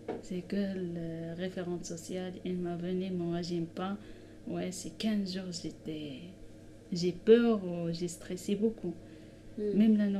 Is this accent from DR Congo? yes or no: no; Morocco; French is a second language; moved away as an adult; now in Nantes, France; j'ai appris le français au Maroc. Mais depuis que j'ai entré en France, j'ai fait les cours de français dans une association gratuite.